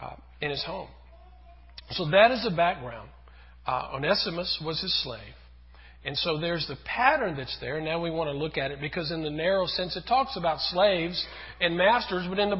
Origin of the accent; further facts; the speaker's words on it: United States; When I was little, growing up in America, one of the wonderful things in America is that anyone can grow up to be president.